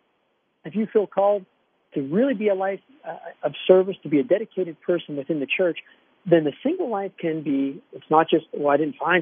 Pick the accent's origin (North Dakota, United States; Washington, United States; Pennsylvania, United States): Pennsylvania, United States; Aspinwall; also born or lived in Pittsburgh; No, I'm a Pittsburgh-born guy. I grew up in Aspinwall, went to St. Scholastica mm-hmm. Parish in Aspinwall and St. Scholastica grade school. I'm an only child, but I spent my entire life in Aspinwall